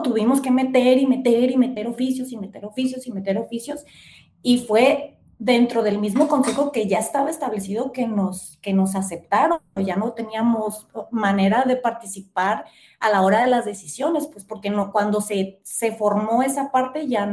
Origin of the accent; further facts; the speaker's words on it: Loreto, Baja California Sur, Mexico; yo la recuerdo cuando era pequeña y vivía aquí en Loreto, tendría yo 10 años